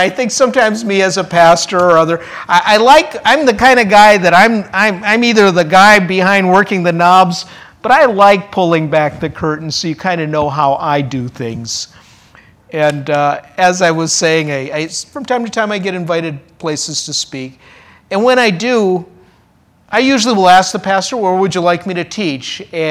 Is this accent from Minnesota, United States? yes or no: yes; Minnesota, United States; And then we moved back to my home state of Minnesota in 1988